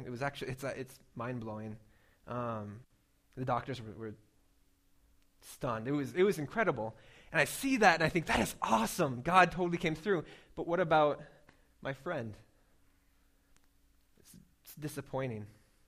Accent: Alaska, United States; because I grew up in Alaska, and so there's not a lot of freeways going into Alaska.

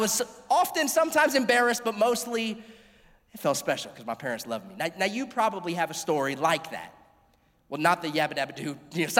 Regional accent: Florida, United States; I grew up here in South Florida. I'm a South Florida boy, born and raised.

